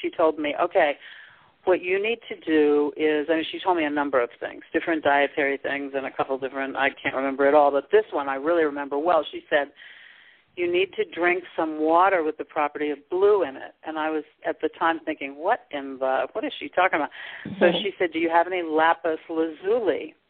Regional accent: St. Louis, Missouri, United States; You know, I'm from St. Louis, Missouri, and one of the things people in Missouri is called the show me state.

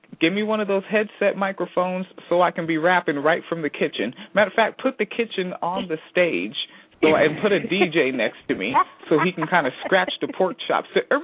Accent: Washington, United States; I'm from Washington State. I grew up by the mountain, and I like the snow.

